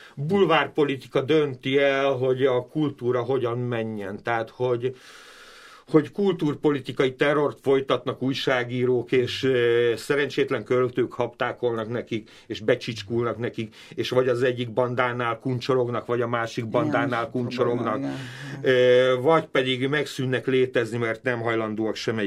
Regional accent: Slovakia; Tehát az anyanyelven persze, hogy magyar, meg a nemzetiségem magyar. De én, mivel Csehszlovákiában nőttem föl, én pont annyira otthon vagyok mai napig a szlovák és a cseh kultúrában is, mint a magyarban. Tehát én szlovákul csehül mai napig olvasok.

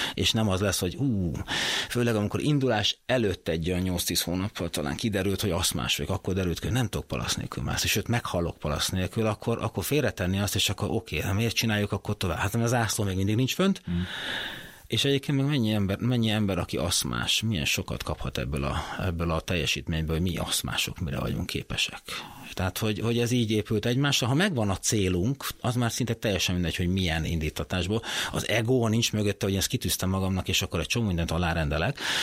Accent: Hungary; amikor úgy meg magyar is vagyok, úgy hogy micsoda, hogy mi magyar alkalmatlanok

